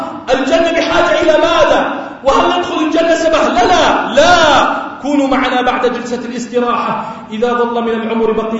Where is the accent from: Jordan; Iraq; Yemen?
Jordan; اللهم اجعل بلدنا الأردن وسائر بلاد